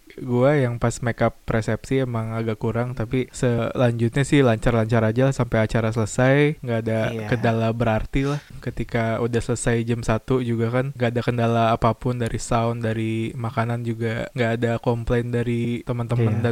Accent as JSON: {"language": "Indonesian", "region": "Jakarta", "country": "Indonesia", "said": "walaupun gue orang Betawi ya."}